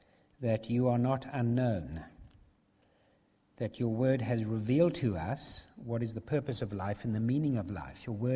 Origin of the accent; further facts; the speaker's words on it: South Africa; I'm from South Africa, quite obviously. You think I've got an accent, but actually I've got the real thing.